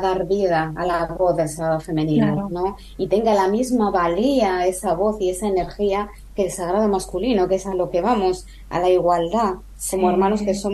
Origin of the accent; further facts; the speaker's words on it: Spain; now in Argentina; Nosotros somos españolas, no conocíamos Argentina